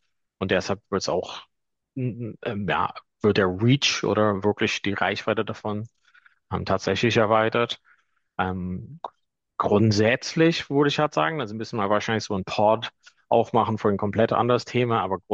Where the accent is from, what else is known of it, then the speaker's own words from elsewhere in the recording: Letterkenny, County Donegal, Ireland; in Letterkenny, wo ich herkomme, auch einen Verein